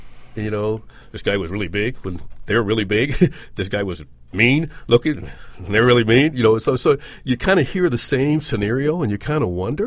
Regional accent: the South, United States; accent: Southern; Wrestle. Well, so what? That's my Southern accent, man. I still have some of that left.

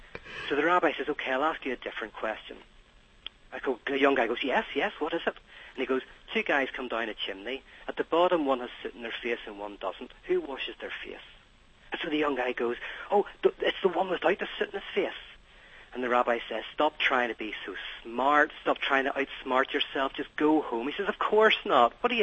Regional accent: Ireland; You're giving me a bad reputation. It's just because I'm Irish.

